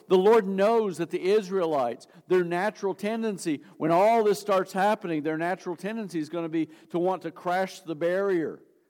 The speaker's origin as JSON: {"language": "English", "region": "Texas", "country": "United States", "tie": "born or raised there", "said": "I remember growing up in West Texas in the Panhandle, Tornado Alley."}